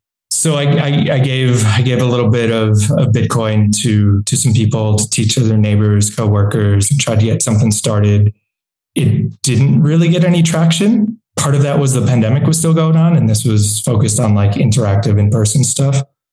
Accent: New York, United States; So I'm from New York originally.

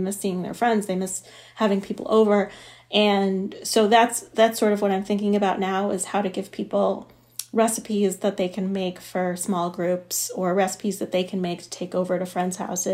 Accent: Chicago, Illinois, United States; I grew up in outside of Chicago, so the Midwest.

